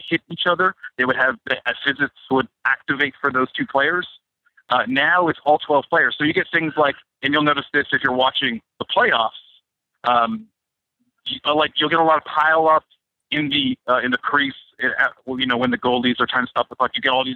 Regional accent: Canada; as a Canadian.

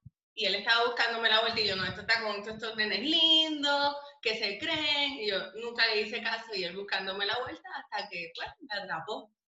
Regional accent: Puerto Rico; now in United States; La danza fue mi pasión hasta que me fui de Puerto Rico, me fui a Estados Unidos

